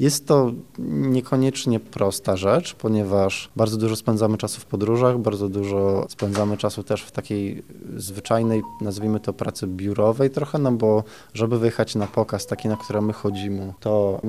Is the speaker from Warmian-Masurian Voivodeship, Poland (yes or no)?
yes; Ostróda, Warmian-Masurian Voivodeship, Poland; now in Warsaw, Poland; Ja pochodzę z Ostródy, Tomek pochodzi z Rzeszowa, a Michał pochodzi z Gdyni, ale już od lat mieszkamy w Warszawie